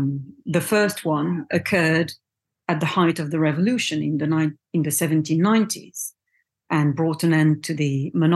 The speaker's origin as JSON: {"language": "English", "country": "France", "tie": "born or raised there", "said": "my background is in Algeria. My parents are from Algeria. I was born and brought up in France, but I'm of Algerian descent."}